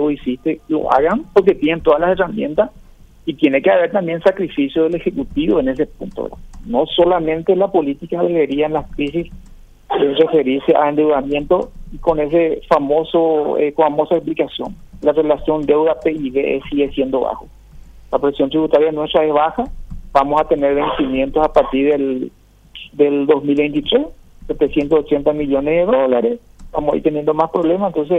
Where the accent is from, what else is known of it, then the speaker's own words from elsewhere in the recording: Paraguay; porque al final todos somos paraguayos y nos conviene que a todos le vaya bien.